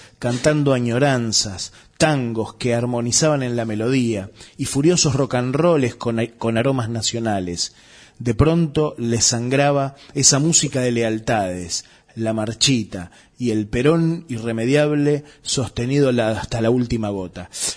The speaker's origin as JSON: {"language": "Spanish", "town": "La Matanza", "region": "Buenos Aires Province", "country": "Argentina", "said": "a mí, que soy de La Matanza, me toca muy, muy particularmente"}